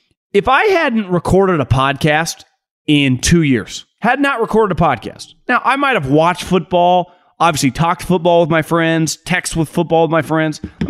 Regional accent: California, United States; now in Arizona, United States; You know, I grew up in California. We just not a big hockey place.

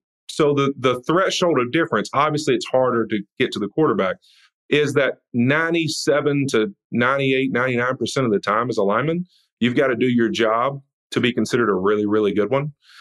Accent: Louisiana, United States; And so I grew up in North Louisiana. Most people are Cowboy fans or Saints fans.

